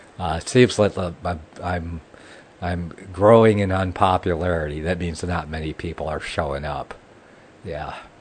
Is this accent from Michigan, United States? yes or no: yes; Ann Arbor, Michigan, United States; Dale's in Michigan, my home state. My birth state was Michigan. Yes, on the land there. I was born in Ann Arbor, yeah, at the University Hospital there.